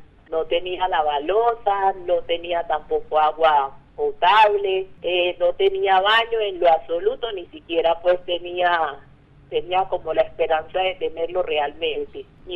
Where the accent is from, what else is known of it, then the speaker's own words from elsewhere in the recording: Nuquí, Chocó, Colombia; born there; Nací en Nuquí, departamento del Chocó, el 23 de agosto de 1982.